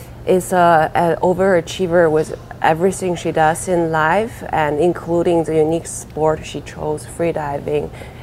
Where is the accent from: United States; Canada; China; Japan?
China; now in North America; And I saw that was really important coming from, we're both coming from China, an immigrant to North America.